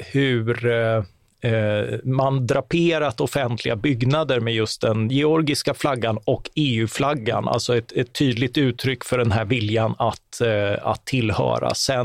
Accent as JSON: {"language": "Swedish", "country": "Sweden", "said": "alla de möjligheter som att studera och jobba utomlands och sånt där som är lite grann vant oss vid som svenskar."}